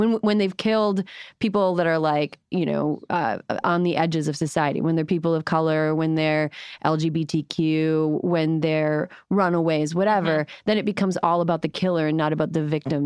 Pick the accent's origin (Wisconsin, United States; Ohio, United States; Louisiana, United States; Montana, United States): Wisconsin, United States; They're Eastern Wisconsin. I'm from Western Wisconsin.